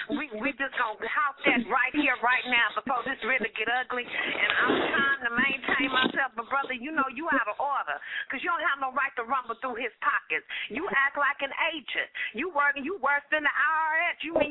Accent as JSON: {"language": "English", "town": "Los Angeles", "region": "California", "country": "United States", "tie": "born or raised there", "said": "Thank you calling from my hometown in LA."}